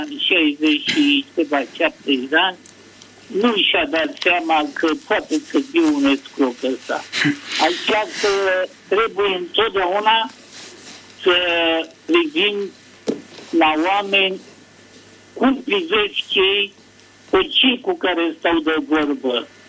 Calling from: Bucharest, Romania; Din București

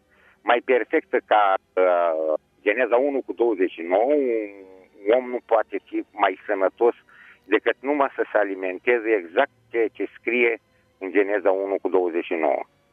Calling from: Suceava, Suceava County, Romania; Eu sunt de la Suceava.

